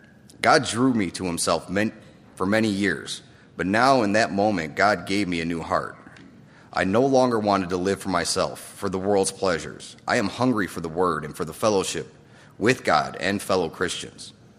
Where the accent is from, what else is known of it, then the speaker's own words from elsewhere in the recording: Chicago, Illinois, United States; also born or lived in Texas; I was born in Texas and raised in Chicago. My father was a Southern Baptist, but was out of my life before I can really remember. My mom was a Catholic